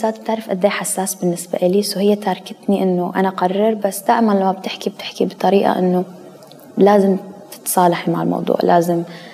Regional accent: Iraq; also born or lived in Syria / Turkey; now in United States; سو نحن طلعنا من العراق لسوريا كلجوء بعد كل هالأوضاع اللي صارت، وبعدين صارت الحرب بالعراق، طلعنا على سوريا كلجوء، عشنا في سوريا فترة، كمان طلعنا بعدها على تركيا كلجوء بعد ما صارت أحداث سوريا، عشنا بتركيا فترة

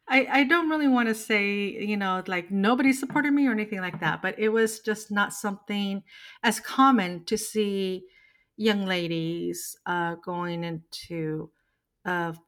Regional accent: Nogales, Arizona, United States; So I am the oldest of six, and I was born and raised in Nogales, Arizona, a border town. And I grew up in Nogales at a time when the border was less, I don't want to say structured, but it was more, much more of a feeling of one community.

